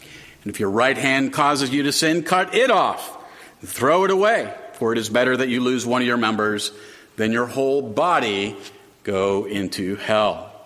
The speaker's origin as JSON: {"language": "English", "town": "Roanoke", "region": "Virginia", "country": "United States", "tie": "born or raised there", "said": "My teen years were then misspent in Roanoke, Virginia, and I was far from the Lord."}